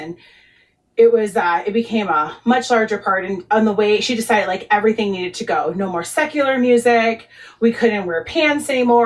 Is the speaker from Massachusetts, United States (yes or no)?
no; Chicago, Illinois, United States; So I grew up in Chicago.